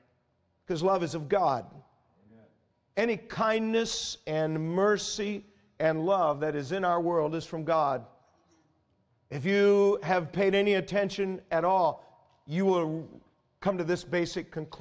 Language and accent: English; United States; I've felt proud and I've gloried as I've traveled some in the fact that I'm an American.